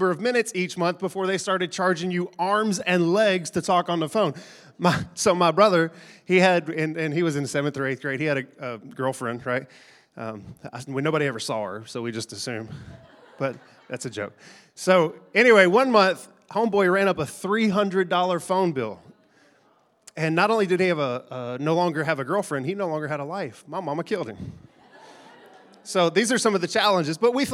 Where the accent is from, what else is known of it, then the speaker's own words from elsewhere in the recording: Diana, Texas, United States; So Shelly and I, we grew up in Diana, just north of Longview.